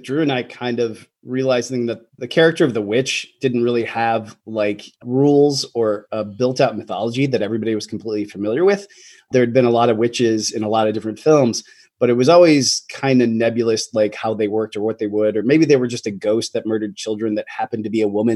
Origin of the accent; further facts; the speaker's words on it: Detroit, Michigan, United States; also born or lived in Royal Oak; We grew up in Detroit initially and went to Detroit Open School together. And then our mom moved us out to Royal Oak for the high school days. And graduated high school in Royal Oak.